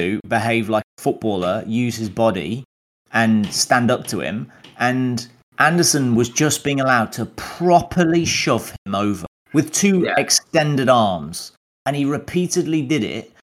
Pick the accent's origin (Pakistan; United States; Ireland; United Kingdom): United Kingdom; we're British